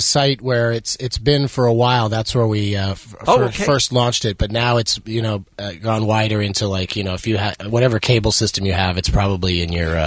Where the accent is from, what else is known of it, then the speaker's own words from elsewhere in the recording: San Diego, California, United States; I grew up in San Diego, and so and I had a buddy who his dad lived up in L.A. So in my late teens, I just started commuting up to L.A.